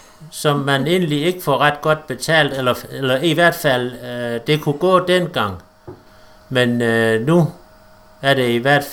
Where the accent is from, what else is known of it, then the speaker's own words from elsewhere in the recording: Tåsinge, Region of Southern Denmark, Denmark; Jeg kommer fra Tåsinge. Der er jeg født, og der har jeg boet hele mit liv.